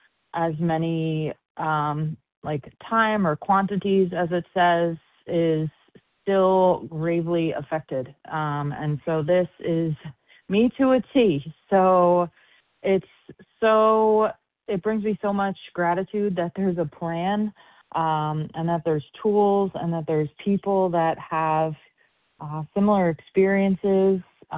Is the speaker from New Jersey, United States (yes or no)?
no; Florida, United States; I'm from Southwest Florida.